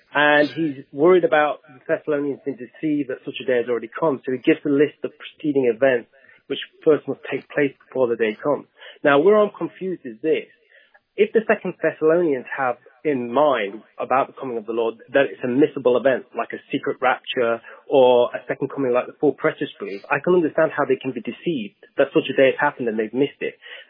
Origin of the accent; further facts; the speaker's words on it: Carlin, Texas, United States; I'm actually from Carlin, Texas. There's no worries. My accent probably threw it off.